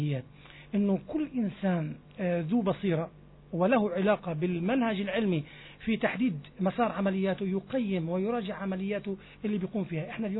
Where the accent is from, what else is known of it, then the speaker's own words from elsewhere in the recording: Palestine; هنا النقطة الأساسية اللي احنا بنراهن عليها جميعا كفلسطينيين